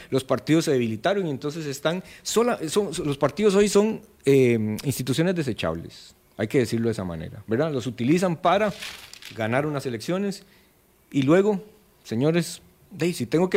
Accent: Costa Rica; esta interpretación de cómo somos los costarricenses en términos del apoyo al gobierno

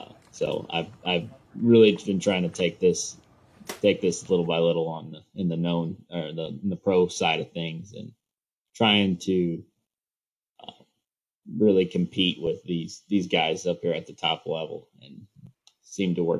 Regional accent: Sullivan, United States; So I'm born and raised and basically in Sullivan. I was kind of in that area.

